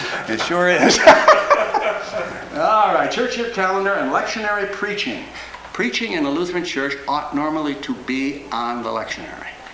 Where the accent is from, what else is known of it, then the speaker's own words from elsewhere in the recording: United States; now in Canada; I'm an American, but we've been living in Canada for 14 years.